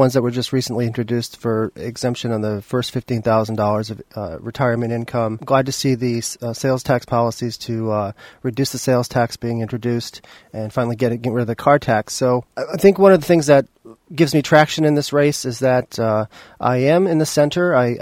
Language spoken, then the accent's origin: English; North Smithfield, Rhode Island, United States; also born or lived in Woonsocket; I am running for governor here in Rhode Island as a Democratic candidate. I was born in Woonsocket. I grew up in North Smithfield on a farm.